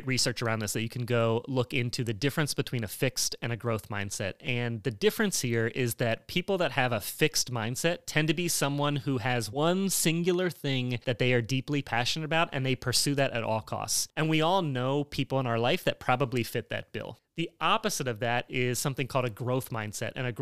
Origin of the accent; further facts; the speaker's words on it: State College, Pennsylvania, United States; And we're leaving from State College, right? That was my hometown.